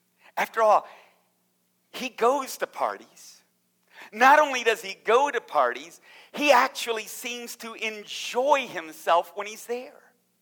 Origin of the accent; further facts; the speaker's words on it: Alabama, United States; I'm from Alabama, so you might have to help me.